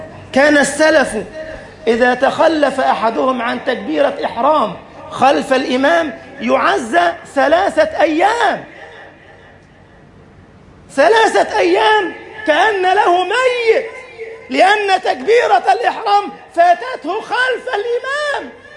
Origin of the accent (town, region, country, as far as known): Egypt